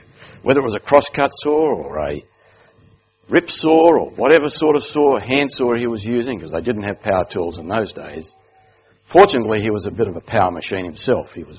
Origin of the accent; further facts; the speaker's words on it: Cairns, Queensland, Australia; born there; I was born in Cairns, actually, many years before, just after the war, and Horsham was our second town back in Australia.